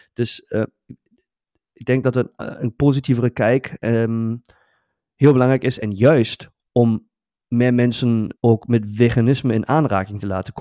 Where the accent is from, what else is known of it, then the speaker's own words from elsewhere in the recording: Paderborn, North Rhine-Westphalia, Germany; in mijn thuisstad, waar ik ben geboren, in Paderborn